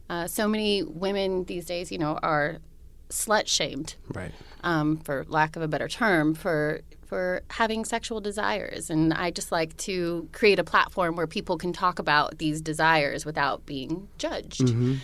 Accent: Santa Monica, California, United States; moved away; I'm from Los Angeles.

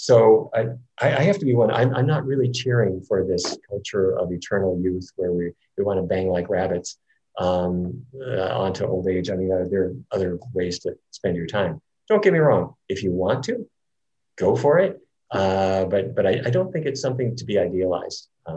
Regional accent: Fargo, North Dakota, United States; now in Japan; But for me growing up in Fargo, seaweed was something we never heard of.

